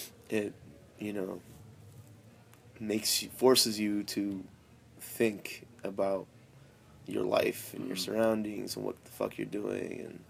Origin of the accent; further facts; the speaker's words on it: New Haven, Connecticut, United States; the night before was my hometown, New Haven.